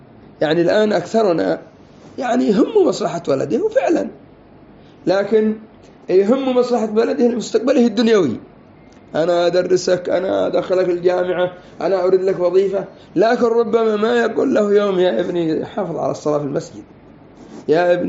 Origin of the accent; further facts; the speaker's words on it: Yemen; وكل هذه الأسماء موجودة عندنا في اليمن